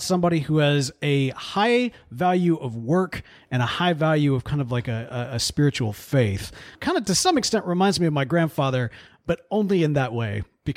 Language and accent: English; Bible Belt, United States; you and I, we grew up in the Bible Belt.